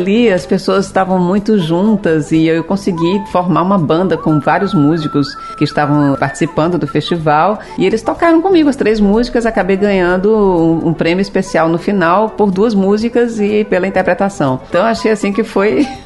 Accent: Banabuiú, Ceará, Brazil; now in Fortaleza, Brazil; eu saí de Banabuiú, vim para Fortaleza, e eu não posso dizer que eu não sou de Fortaleza, como eu não posso dizer que sou totalmente de Banabuiú, até porque, assim, a minha família materna vem toda do Cariri, então eu entendo que eu venho do Cariri.

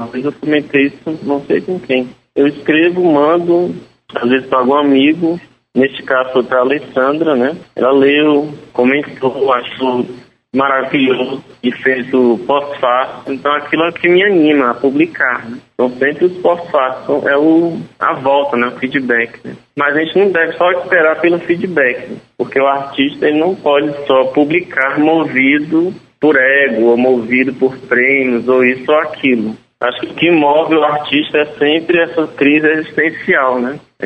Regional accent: Ceará, Brazil; quando eu digo que sou cearense, pedem pra contar uma piada

